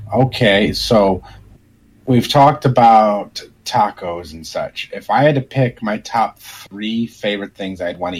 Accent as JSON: {"language": "English", "town": "Chicago", "region": "Illinois", "country": "United States", "said": "I'm from Chicagoland"}